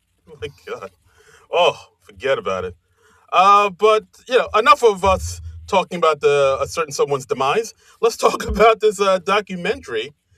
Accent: New York City, New York, United States; I don't want to brag, but I grew up in New York.

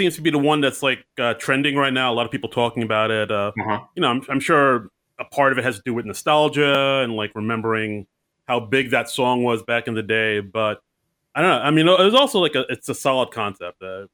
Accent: New York, United States; Have I mentioned I'm from New York?

